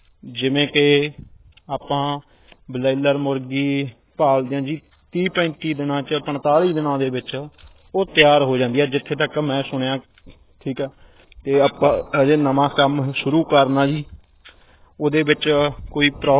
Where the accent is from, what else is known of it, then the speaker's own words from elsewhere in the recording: Dhuri, Punjab, India; ਤੇ ਮੇਰਾ ਜ਼ਿਲ੍ਹਾ ਸੰਗਰੂਰ, ਤਹਿਸੀਲ ਧੂਰੀ